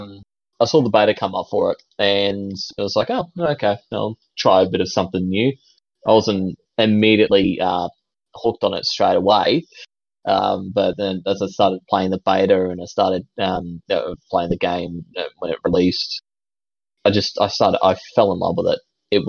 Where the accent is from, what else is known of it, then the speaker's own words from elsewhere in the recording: Tasmania, Australia; I'm from Australia, small-time streamer, starting off to be a YouTuber at the moment. I originally from a small little island state called Tasmania, which is coincidentally enough, close enough to the Antarctic that during the winter we actually get hit by some of the Antarctic winds.